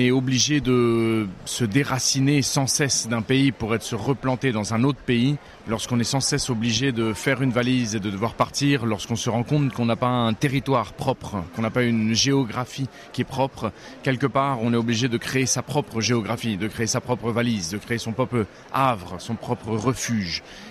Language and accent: French; Paris, Île-de-France, France; born there; moi je suis né à Paris, mais de deux parents totalement latino-américains.